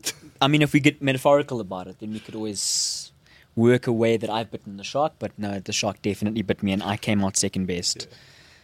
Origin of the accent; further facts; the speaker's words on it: Prince Albert, Western Cape, South Africa; I'm from the dusty streets of Prince Albert, which is a tiny little town in the Karoo, mm-hmm. in the Western Cape.